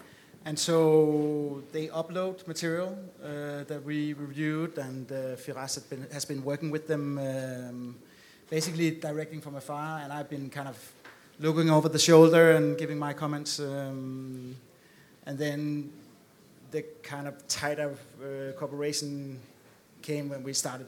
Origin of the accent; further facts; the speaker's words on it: Copenhagen, Capital Region of Denmark, Denmark; I'm from Copenhagen, Denmark